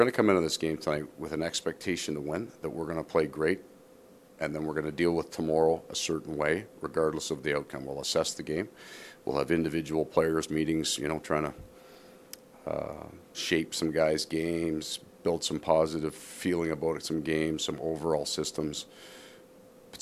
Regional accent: Sault Ste. Marie, Ontario, Canada; So I grew up in Sault Ste. Marie, and the unusual thing is we got all the Montreal Canadian games.

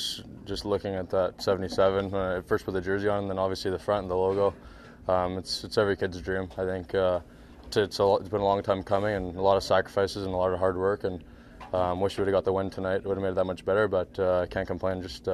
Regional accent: California, United States; Growing up in California, it's not easy.

